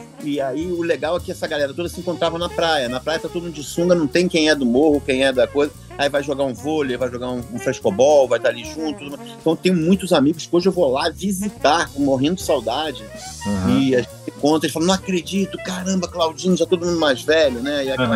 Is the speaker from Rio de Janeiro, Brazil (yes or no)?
yes; Rio de Janeiro, Brazil; que é o nome da rua que eu nasci, onde eu cresci em Ipanema, Barão da Torre.